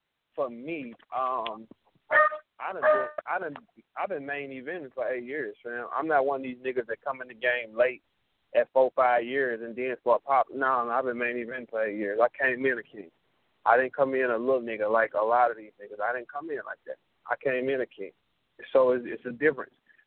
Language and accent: English; St. Louis, Missouri, United States; and I'm from St. Louis. I ain't even supposed to play that game.